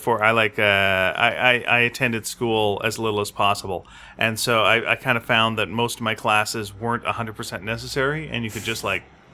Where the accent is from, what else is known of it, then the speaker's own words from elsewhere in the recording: England, United Kingdom; You see, as an English guy, you know words sometimes.